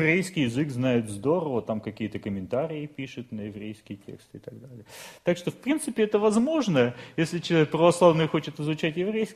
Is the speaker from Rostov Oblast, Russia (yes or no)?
no; Barnaul, Altai Krai, Russia; В Барнауле есть брат, я сам из Барнаула